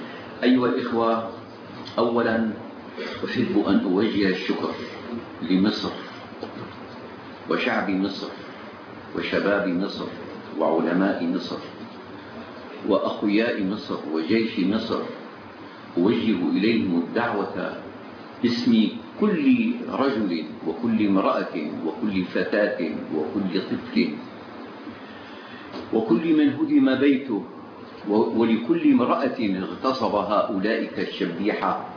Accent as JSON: {"language": "Arabic", "town": "Damascus", "region": "Damascus Governorate", "country": "Syria", "said": "فأنا مثلا من سوريا، لكنني أنا من دمشق"}